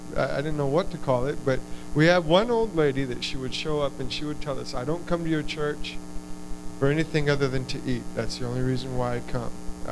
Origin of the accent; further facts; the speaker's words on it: Texas, United States; I grew up in Deep South Texas. My father actually pastored the church in Raymondville a few years after Brother Grissom pastored in Raymondville.